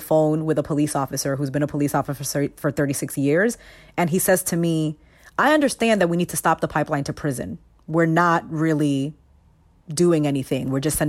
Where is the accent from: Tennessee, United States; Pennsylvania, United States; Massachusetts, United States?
Massachusetts, United States; Boston; also born or lived in Bronx; My family moved here from the Bronx when I was about 9 months old. And so I'm a Bostonian.